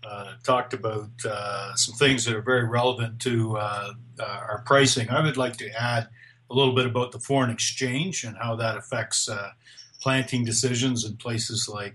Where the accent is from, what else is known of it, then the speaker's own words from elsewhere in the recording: Canada; So the optics for me as a Canadian farmer is that the cash prices that I'm receiving for my grain is actually higher than last year.